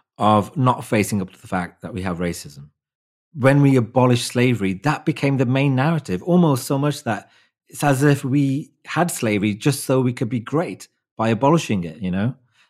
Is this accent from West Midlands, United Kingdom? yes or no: yes; Wolverhampton, West Midlands, United Kingdom; I'm from Wolverhampton.